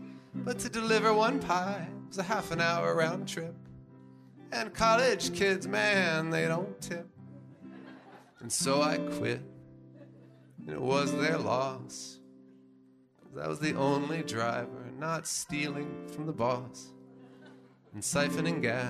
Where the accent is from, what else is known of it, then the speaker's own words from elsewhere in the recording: Washington, District of Columbia, United States; I grew up in Washington, D.C.